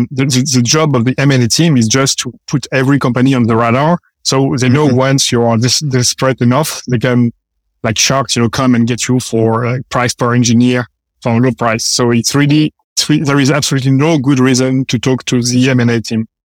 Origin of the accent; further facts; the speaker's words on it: France; English is a second language; moved away as an adult; now in United States; We are engineers. We come from France